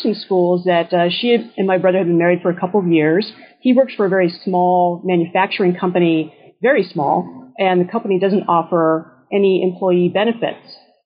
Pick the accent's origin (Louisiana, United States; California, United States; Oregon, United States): California, United States; Redding; Redding, California, where they live, my hometown.